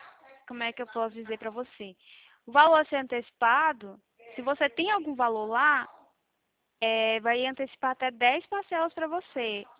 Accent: Goiânia, Goiás, Brazil; É porque a gente é daqui de Goiânia, sabe?

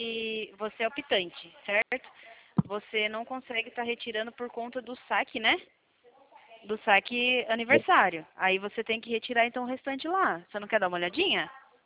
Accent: Sorocaba, São Paulo, Brazil

